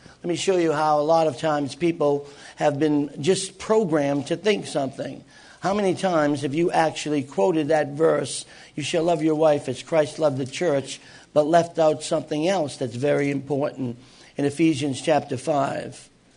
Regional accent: New England, United States; Where are you folks from? And we said, we're from New England.

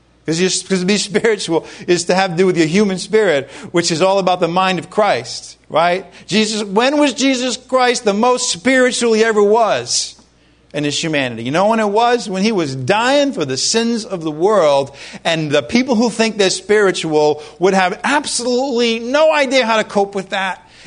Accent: Rhode Island, United States; I'm from Rhode Island. That's what we used to say.

